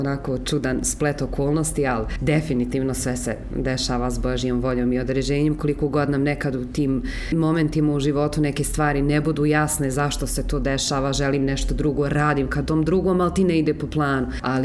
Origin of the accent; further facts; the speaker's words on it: Brčko, Brčko District, Bosnia & Herzegovina; tu sam završila i srednju i ekonomsku i dvije godine ekonomskog fakulteta ovdje kod nas u Brčkom.